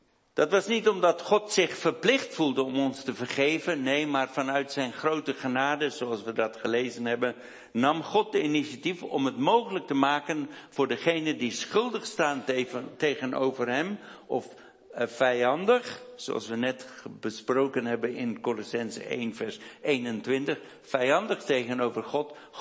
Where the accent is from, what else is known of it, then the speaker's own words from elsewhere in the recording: South Africa; Dutch is a second language; now in Netherlands; Mijn vrouw en ik zijn beide geboren en getogen in Zuid-Afrika, maar wonen inmiddels 30 jaar hier in Nederland.